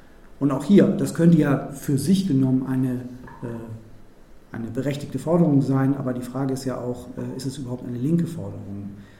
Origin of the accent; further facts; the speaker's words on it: Hamburg, Germany; now in Berlin, Germany; Ich komme ja aus Hamburg, ich war mittendrin.